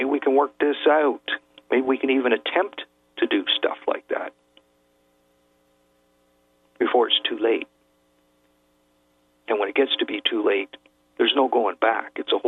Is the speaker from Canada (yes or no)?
yes; Canada; I'm from Canada.